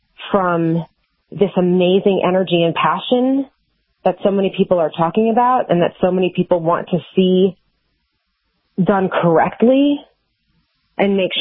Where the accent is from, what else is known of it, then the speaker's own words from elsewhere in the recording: Miami, Florida, United States; Well, I grew up in Miami. I've cooked with my family my entire life. My restaurants served, you know, Cuban-inspired and, like, Miami street food.